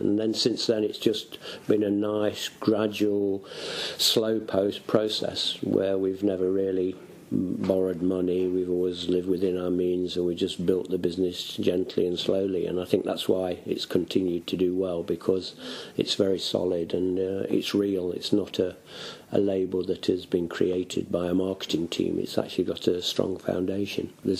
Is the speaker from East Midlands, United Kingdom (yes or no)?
yes; Nottingham, East Midlands, United Kingdom; one in my hometown of Nottingham and one in London.